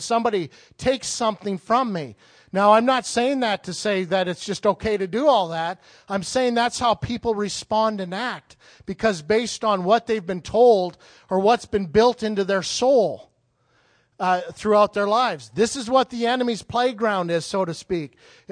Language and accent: English; Canada; I grew up in Canada